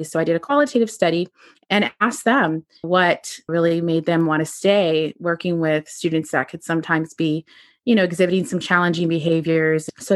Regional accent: Canada; born there; I was born in Canada. It's random because because my father's a physician and that was one of the places he was doing his training. So I was there for like a whole month after I was born.

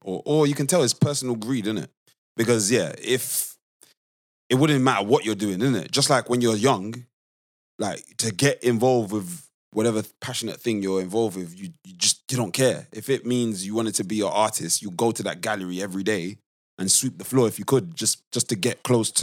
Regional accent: Nigeria; And guys, we're both Nigerian, if you don't know

